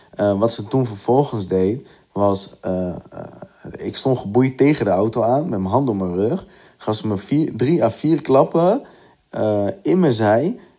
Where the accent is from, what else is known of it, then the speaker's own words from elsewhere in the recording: Gorinchem, South Holland, Netherlands; ik ben 30 jaar en ik kom uit Gorinchem.